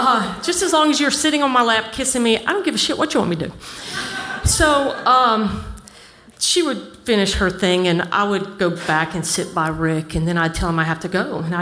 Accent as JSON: {"language": "English", "town": "New Orleans", "region": "Louisiana", "country": "United States", "tie": "born or raised there", "said": "I grew up in New Orleans. I'm 8 years old. I'm walking down Bourbon Street to go to my mom's club that she ran"}